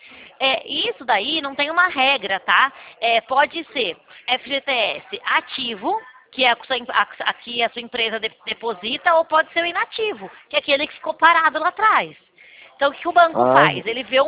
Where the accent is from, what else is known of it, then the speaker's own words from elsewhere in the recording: Araras, São Paulo, Brazil; Eu, na verdade, sabe de onde eu sou? De Araras.